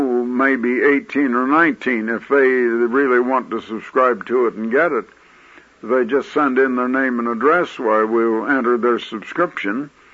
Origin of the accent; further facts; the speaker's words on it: Des Moines, Iowa, United States; I had been born and raised in Des Moines, Iowa.